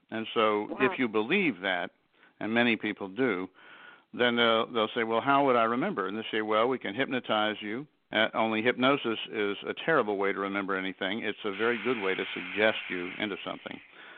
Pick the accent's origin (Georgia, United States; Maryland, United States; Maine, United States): Georgia, United States; Atlanta; I have another book called City on the Verge, which is about my hometown of Atlanta.